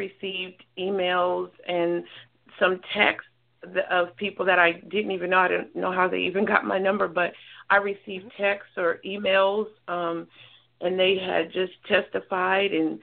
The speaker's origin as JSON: {"language": "English", "town": "San Jose", "region": "California", "country": "United States", "tie": "born or raised there", "also_born_or_lived": "Redwood City", "said": "So I was born in Redwood City, and then I moved to San Jose. So I reside in San Jose."}